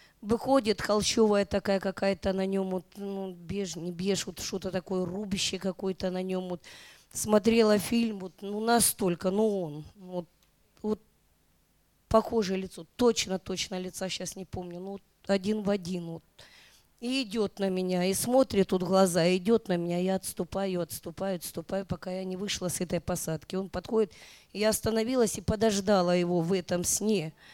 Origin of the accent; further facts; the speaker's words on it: Luhansk, Luhansk Oblast, Ukraine; now in Sant Feliu, Spain; я из Луганска, из Ласкала, теперь живу в Сан-Филиу.